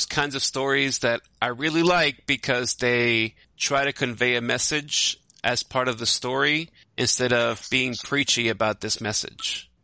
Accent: New York, United States; So like Travis, you live in LA, so I don't know how it is in LA, but I grew up in New York.

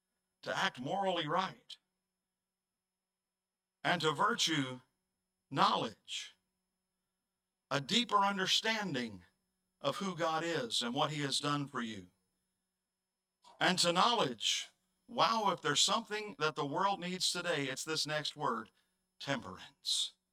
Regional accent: Texas, United States; Now, I'm from Texas. I like the original Whataburger.

